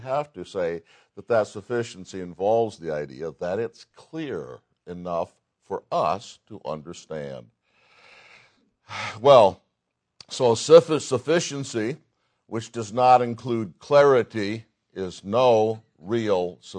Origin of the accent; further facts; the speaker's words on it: New England, United States; accent: Yankee; Oh, I said in my Yankee accent, fish oil.